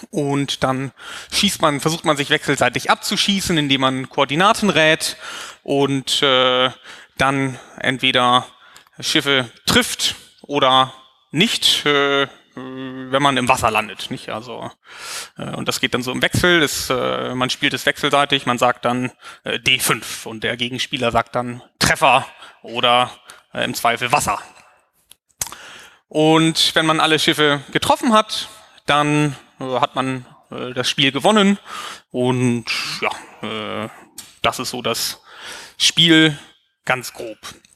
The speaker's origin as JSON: {"language": "German", "region": "Hamburg", "country": "Germany", "said": "das ist …. Hi …. Wir sind aus Hamburg"}